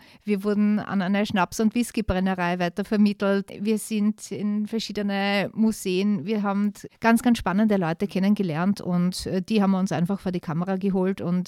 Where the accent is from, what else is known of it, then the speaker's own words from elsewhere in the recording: Heiligenstein, Lower Austria, Austria; Ich bin in der Kellergasse aufgewachsen, Heiligensteiner Warte.